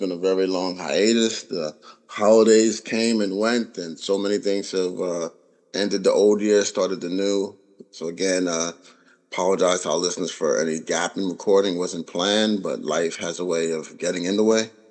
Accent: United States; And as an American citizen, both of us in our 50s, so we've been here for a bit of time

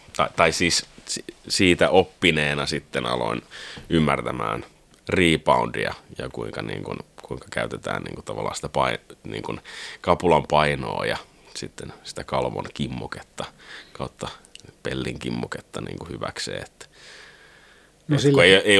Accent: Karstula, Central Finland, Finland; No mä oon Karstulasta kotoisin. Se oli semmoinen, se on tuolla niin kuin, mitä se niin kuin Jyväskylästä Luoteeseen 100 kilsaa. Semmoinen 5000 asukkaan kunta.

